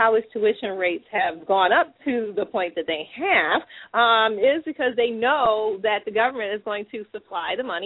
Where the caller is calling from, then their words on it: Ann Arbor, Michigan, United States; I am calling from Ann Arbor, Michigan.